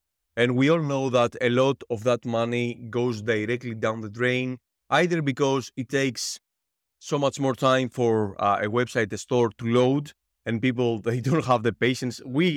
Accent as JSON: {"language": "English", "country": "Greece", "second_language": "English", "said": "that accent as well because I'm Greek. No matter how good English I can speak, I can never phase out my accent."}